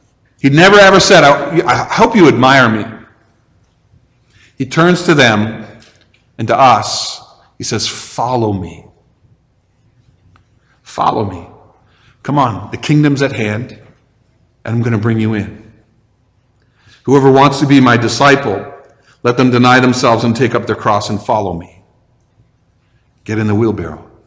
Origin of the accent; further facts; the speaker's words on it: St. Catharines, Ontario, Canada; So I grew up in St. Catharines, and most weekends, if we wanted to go, we went to Niagara Falls